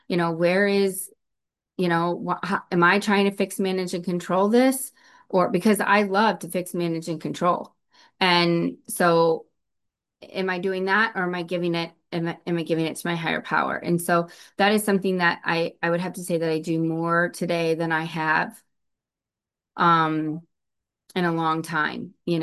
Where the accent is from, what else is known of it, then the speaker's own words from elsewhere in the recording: Illinois, United States; I'm from Illinois, so and I have relationships with people all around the United States because of this program